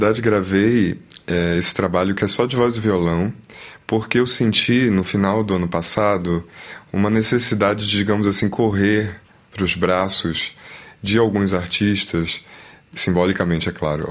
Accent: Belém, Pará, Brazil; born there; Então eu fiz em Belém, que é a cidade onde eu nasci, e em São Paulo.

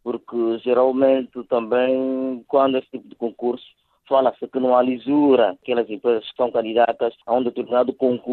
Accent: Angola; nós enquanto angolanos e consumidores

